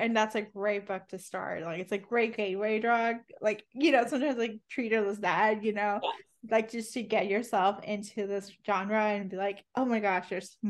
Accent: Puerto Rico; I went from Puerto Rico to Syracuse thinking the pictures look really pretty on the snow.

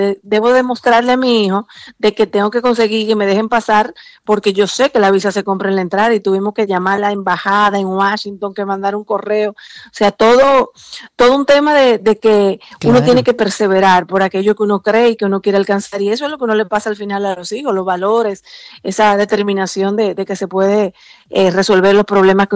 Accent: Dominican Republic; en toda la que hago soy primera dominicana

